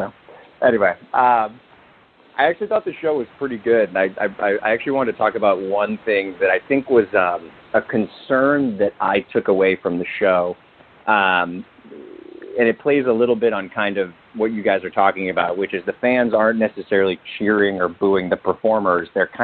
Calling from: Los Angeles, California, United States; Los Angeles.

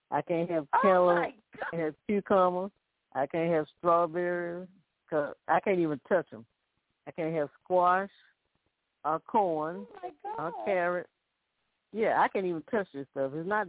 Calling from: Alabama, United States; from Alabama.

